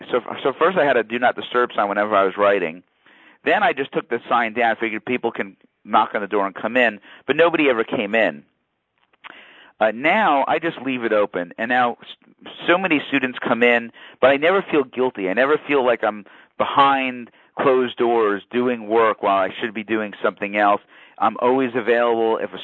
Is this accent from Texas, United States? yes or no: no; New York, United States; I'm a New Yorker, so somehow I say some things that comes across the wrong way